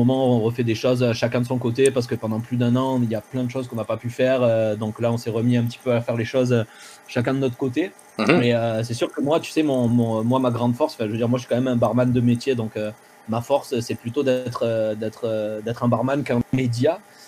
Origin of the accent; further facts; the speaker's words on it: France; moi, la raison, comme tu l'entends, je suis français là.